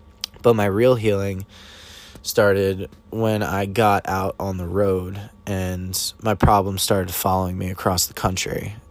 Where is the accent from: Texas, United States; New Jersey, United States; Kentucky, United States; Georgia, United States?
New Jersey, United States; And she was asking me about my hometown. And I was talking about New Jersey, and I was just like, basically, like, yeah, everyone's, like, miserable there.